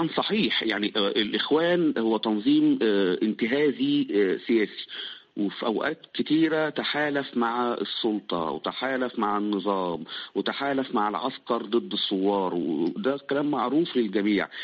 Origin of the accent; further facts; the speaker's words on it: Egypt; وبطبيعتي أني كمصري عربي لازم أتفائل